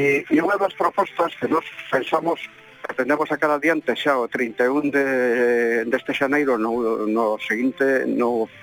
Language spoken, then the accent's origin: Galician; Galicia, Spain; Eu son galego porque nací en Galicia